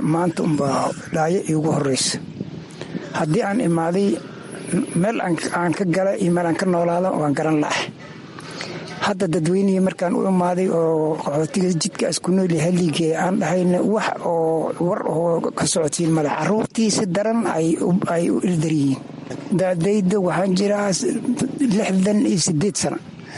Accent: Dhobley, Lower Juba, Somalia; born there; Waxaan ku dhashay Dhoobley weli io Kismaayo, weliba meel Dhoobleyso xogto Kismaayo ka sokays.

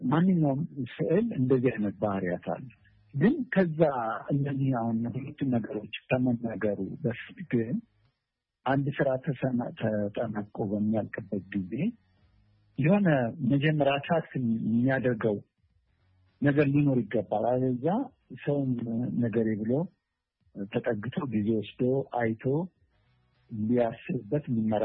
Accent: Jiru, Amhara, Ethiopia; እኔ ያው ሰሜን ሸዋ አካባቢ በአጠቃላይ አካባቢ ጅሩ በሚል የሚታወቀው የተወለድኩበት ከተማ ነዋሪ ነው እና ነዋሪ ማለት አነስተኛ የገጠር ከተማ ነች

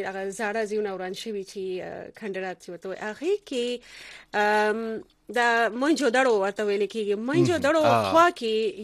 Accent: Sindh, Pakistan; زه اکثر از په سند کې پیدا لوي شوی

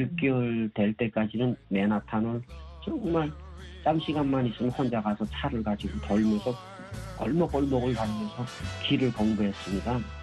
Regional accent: North Korea; moved away as an adult; 저는 북한에서 온 사람이라고

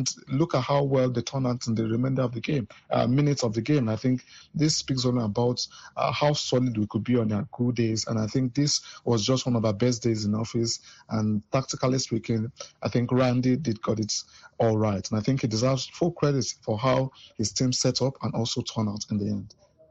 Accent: Nigeria; a great time to feel like one being a Nigerian and also supporting the Super Falcons.

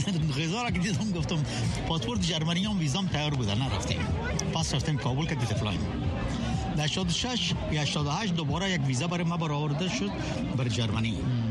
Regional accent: Afghanistan; now in United States; سیتیزن هستم اما امریکایی نشدیم. هنوز ما افغان هستم. افغان به این مفهوم که ما کلچر خود از دست ندادیم.

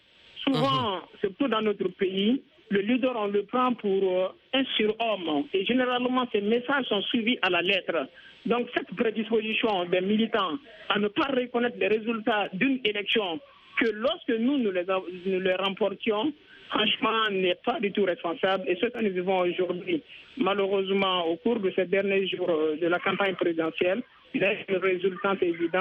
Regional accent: Guinea; Nous sommes des Guinéens.

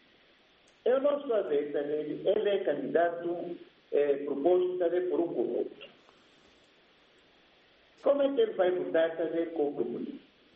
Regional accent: Angola; porque eu sou angolano

